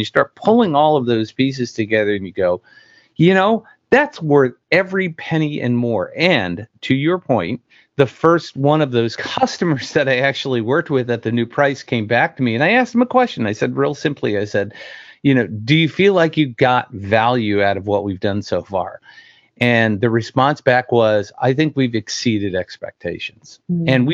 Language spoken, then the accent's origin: English; New York, United States; I was born and raised in New York, and I was raised so New York Catholic that my mother was a travel agent for guilt trips